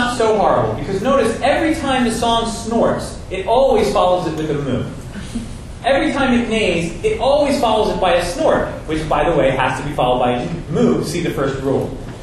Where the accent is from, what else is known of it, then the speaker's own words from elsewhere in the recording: Norway; I am here from Norway.